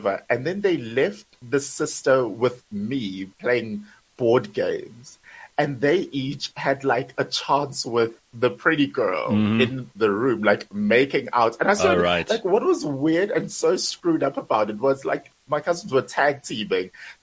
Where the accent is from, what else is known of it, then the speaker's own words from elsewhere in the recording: Durban, KwaZulu-Natal, South Africa; And no offense to my hometown, I love Durban